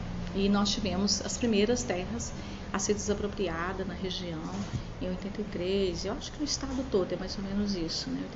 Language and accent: Portuguese; Água Comprida, Minas Gerais, Brazil; Eu sou do Triângulo Mineiro.